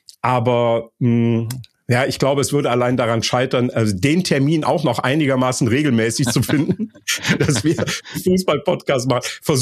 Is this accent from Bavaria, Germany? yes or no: no; North Rhine-Westphalia, Germany; wie wir hier am Rheinland in meiner alten Heimat so schön sagen